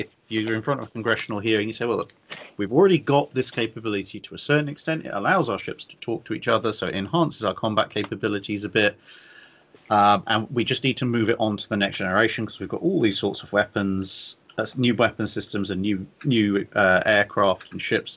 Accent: United Kingdom; And then, well, to be honest, we're British.

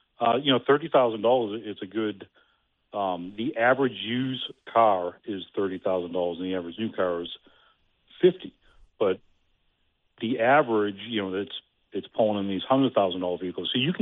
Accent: United States; born there; it pains me to say this because I was born in America, I love America

